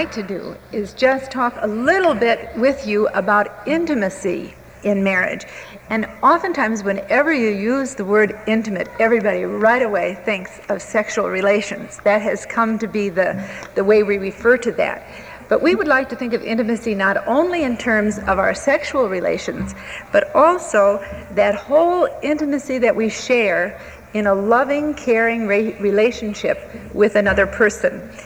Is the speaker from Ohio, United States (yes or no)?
no; New Jersey, United States; now in Minneapolis, United States; And my home is in New Jersey originally, and I laugh as people talk about now we come from Minneapolis.